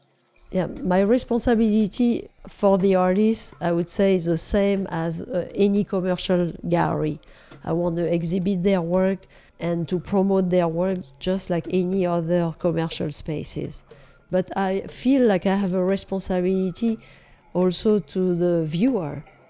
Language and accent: English; Brittany, France; moved away as an adult; now in United States; I'm a French citizen. I was born in France from Lebanese parents. And I grew up in Brittany, where I studied. And I came to United States 22 years ago.